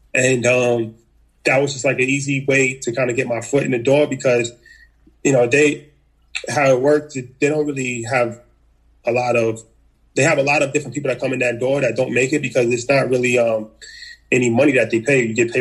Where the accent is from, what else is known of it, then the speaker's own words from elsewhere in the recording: New York, United States; I come from New York. Just grew up like, you know, regular kid.